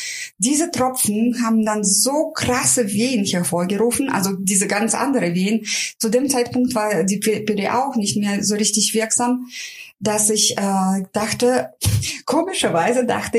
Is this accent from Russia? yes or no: yes; Russia; ich bin ja Russin, ich will ja keinen Aufstand machen.